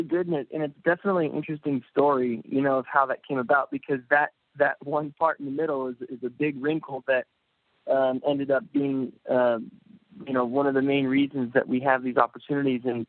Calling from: Los Angeles, California, United States; I'm calling from LA.

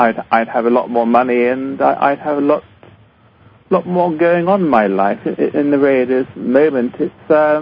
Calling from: London, United Kingdom; from London.

